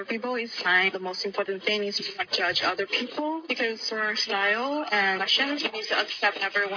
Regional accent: Hubei, China; now in London, United Kingdom; I'm from China, Hubei province.

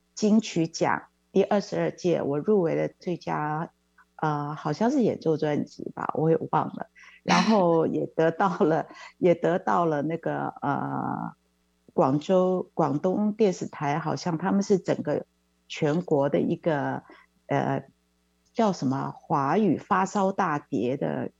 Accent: Taiwan; born there; moved away; 我是在台湾出生的，但是呢我在1979年的时候就到香港发展，参加了香港中乐团

